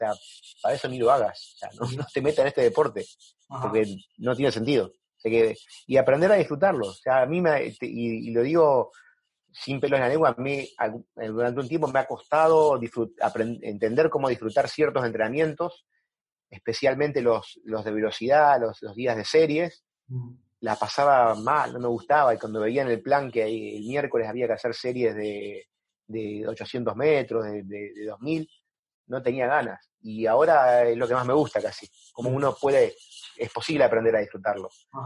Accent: Argentina; accent: interior Argentine; La gente aquí, de hecho, se da cuenta que no soy del interior, porque hablo medio raro para ser porteño. Eso no lo he perdido, a pesar de que hace ya 18 años que estoy viviendo acá, no lo he perdido el acento del interior.

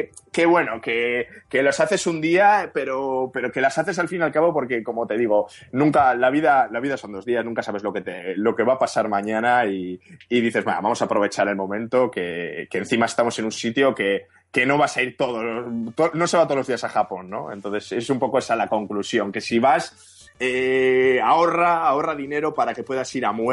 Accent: Bilbao, Basque Country, Spain; no, yo soy de Bilbao y me venía a tomar un whisky.

